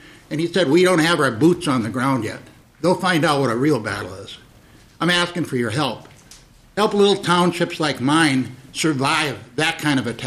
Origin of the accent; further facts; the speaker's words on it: Hovland, Minnesota, United States; Well, actually, Mr. Chair, I grew up in Hovland, Minnesota, just north of Grand Marais.